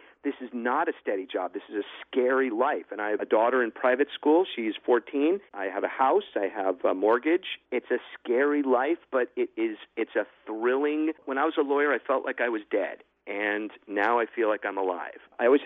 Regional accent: Phoenix, Arizona, United States; We grew up in Phoenix, upper middle class. Tama and I went to Madison Meadows, which is upper middle class public elementary school. We were not rich. We were comfortable. I come from a Jewish family.

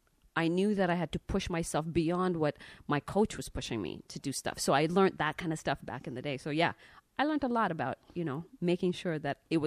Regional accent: Ethiopia; also born or lived in Nairobi, Kenya; I come from Ethiopia. We, you know, ran away from Ethiopia and then ended up, you know, going to Kenya where there was a refugee camp there. And then we ended up living in Nairobi, Kenya as well.

